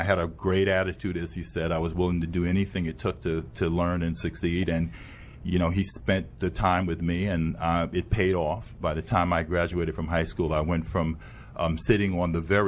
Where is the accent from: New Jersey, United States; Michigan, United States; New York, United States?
New York, United States; We grew up in the South Bronx in the projects